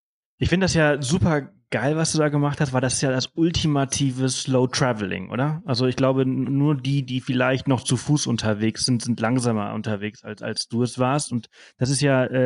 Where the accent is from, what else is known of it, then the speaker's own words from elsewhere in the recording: Balearic Islands, Spain; ich komme aus Mallorca